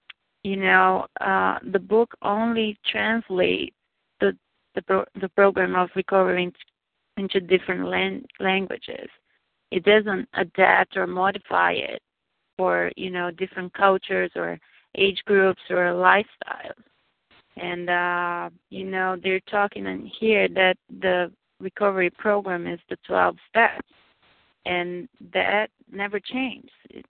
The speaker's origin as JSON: {"language": "English", "country": "Brazil", "said": "like I'm from Brazil, there's no something else in Brazil that will recover me from compulsive eating."}